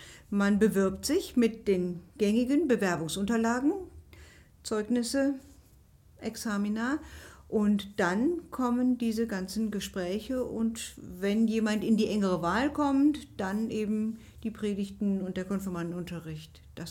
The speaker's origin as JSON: {"language": "German", "town": "Kempen", "region": "North Rhine-Westphalia", "country": "Germany", "tie": "born or raised there", "said": "Nein, ich komme vom Niederrhein. Ich bin aufgewachsen in Kempen."}